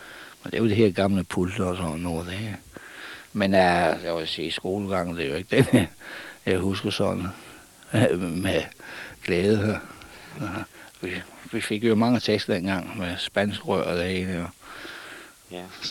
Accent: Klitmøller, North Denmark Region, Denmark; born there; Jeg er født, min far var købmand, og jeg er født ned på, jeg må sige, det gamle købmandsgård

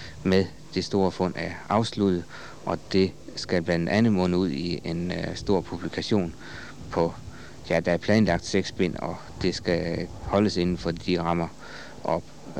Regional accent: Thisted, North Denmark Region, Denmark; Jeg har faktisk tilbragt det meste af min barndom i Thisteds udkant i Thisted. Og også gået i skole i både Thisted og ude på Borgskolen i Thisted.

